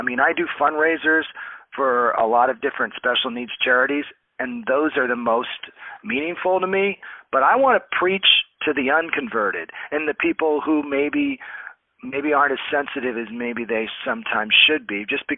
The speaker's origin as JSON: {"language": "English", "region": "Midwest", "country": "United States", "tie": "born or raised there", "said": "I grew up in the Midwest, but people always used to say, \"Are you from the East Coast?\""}